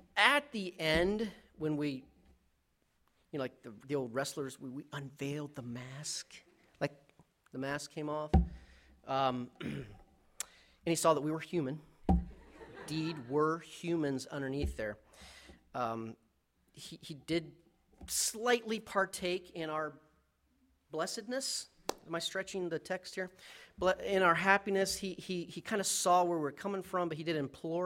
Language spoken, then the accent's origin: English; Alaska, United States; It's like, I'm from Alaska, we're the last frontier.